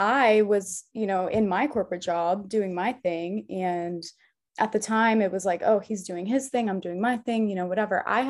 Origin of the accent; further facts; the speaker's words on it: New York, United States; Well, actually, so I'm from New York, so I'm kind of used to the cold.